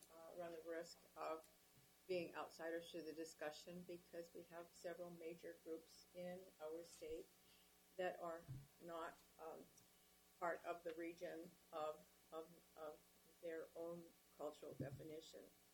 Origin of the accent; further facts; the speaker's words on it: Fairbanks, Alaska, United States; born there; because I was born in Fairbanks and because I'm part of the interior